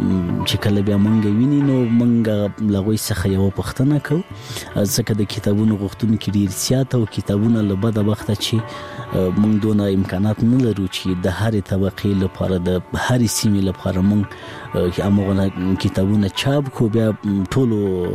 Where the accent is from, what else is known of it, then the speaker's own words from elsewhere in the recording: Laghman, Afghanistan; زه په لغمان کې پیدا سویم په لغمان کې را لوی سویم خوانځي مې په لغمان کې لوسته